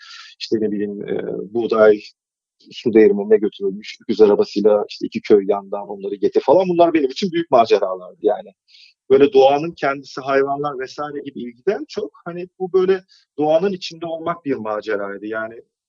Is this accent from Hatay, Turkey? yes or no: no; Istanbul, Turkey; ben İstanbul'da doğdum, büyüdüm. Annem Edirne'den, babam Zonguldak'tan, ikisi de oranın küçük ilçelerinden İstanbul'a göç etmişler.